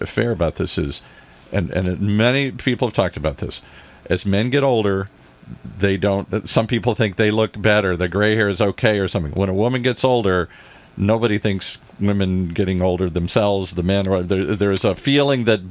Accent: Michigan, United States; We're both from Michigan.

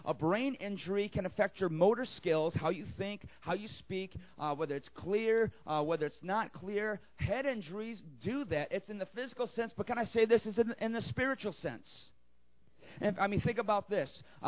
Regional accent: Detroit, Michigan, United States; I'm from Detroit. Don't argue with me.

